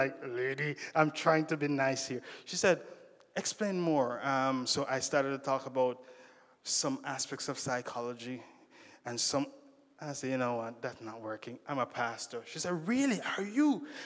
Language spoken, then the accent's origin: English; Jamaica; I said, I'm from Jamaica.